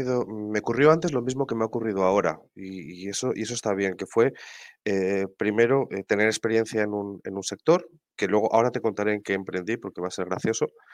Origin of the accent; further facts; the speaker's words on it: Salamanca, Castile and León, Spain; now in Málaga, Spain; ¿de dónde salgo? De Salamanca. O sea, yo llevo aquí en Málaga 10 años, pero yo soy de Salamanca, me lo notarás por el acento.